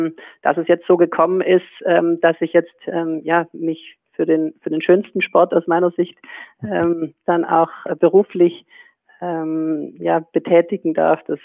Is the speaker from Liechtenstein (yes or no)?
no; Bad Waldsee, Baden-Württemberg, Germany; Aulendorf liegt im Oberschwäbischen. Ich komme aus der Bodenseer Region, aus Bad Waldsee genauer gesagt.